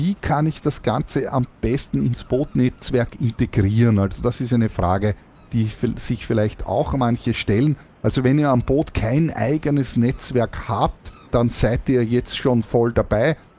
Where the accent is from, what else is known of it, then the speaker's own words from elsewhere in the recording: Austria; Ich komme aus Österreich, wo wir noch in der Internet-Steinzeit sind.